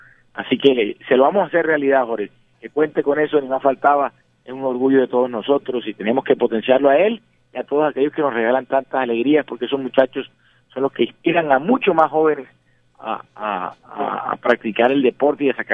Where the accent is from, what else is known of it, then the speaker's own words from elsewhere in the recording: Barranquilla, Atlántico, Colombia; feliz como todo barranquillero, feliz como todo colombiano